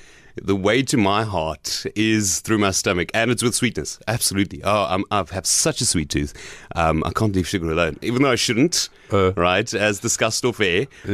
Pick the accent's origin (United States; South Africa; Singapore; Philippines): South Africa; Gqeberha, Eastern Cape; Right, so I am here from PE. I grew up in PE mostly. And I say mostly because I was thrown around quite a bit. So I went to Greenwood Primary School up until grade 3 here in Gqeberha.